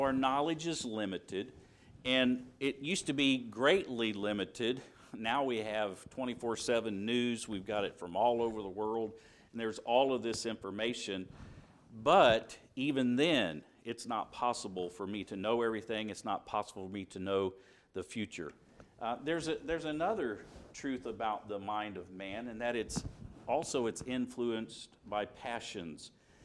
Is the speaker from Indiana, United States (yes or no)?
yes; Indiana, United States; which was huge in Alabama, which was a part of my growing up in Indiana.